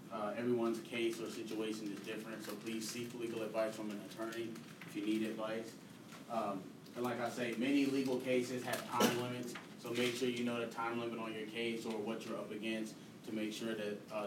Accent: Chicago, Illinois, United States; Well, I didn't know, I mean, we're from Chicago. I didn't know the laws.

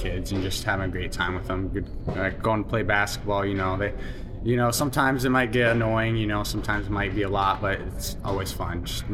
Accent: Minnesota, United States; I'm originally from Minnesota, and my mom's from Ohio

